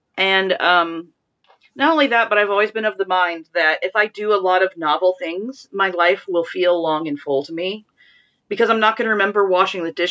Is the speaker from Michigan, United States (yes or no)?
no; Illinois, United States; moved away; like when I came from Illinois, you would drive through the country and there'd be a little town here, a little town there.